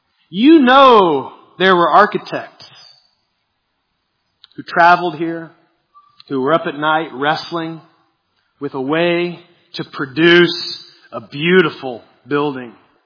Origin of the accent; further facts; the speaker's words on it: Lincoln, Illinois, United States; I grew up walking distance from the Postville Courthouse. I grew up in Lincoln, Illinois, which was the first town named Lincoln before he was president.